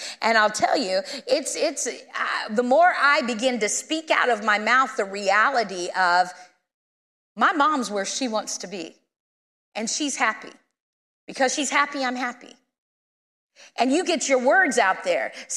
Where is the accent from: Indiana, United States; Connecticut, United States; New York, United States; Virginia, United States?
Indiana, United States; I'm from Indiana. We have all seasons. We have blizzards. We have snow. I love it all.